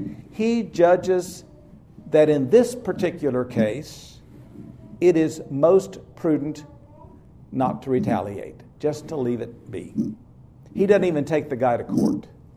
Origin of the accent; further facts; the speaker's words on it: Ponca City, Oklahoma, United States; I was 18 at the time, working on a farm outside my hometown, which is Ponca City, Oklahoma, a town in northern Oklahoma, about 20 miles from the Kansas line.